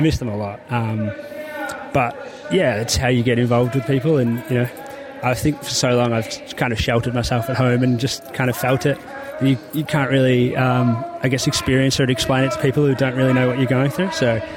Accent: Western Australia, Australia; now in Geelong, Australia; I live in Geelong, but I'm from Western Australia.

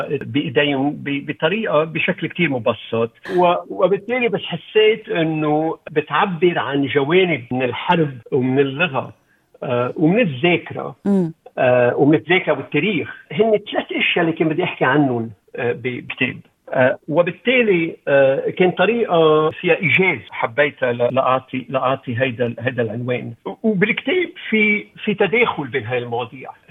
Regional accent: Lebanon; يعني أنا بلبنان، العالم اللي أنا ربيت بلبنان فيه كان اللغة العربية

